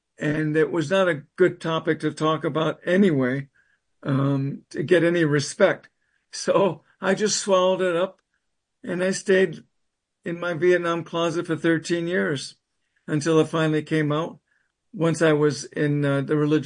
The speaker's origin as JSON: {"language": "English", "town": "Los Angeles", "region": "California", "country": "United States", "tie": "born or raised there", "said": "I was living in L.A. at the time. Mm-hmm. I grew up in Los Angeles. So that's all that stuff happens out in the West Coast."}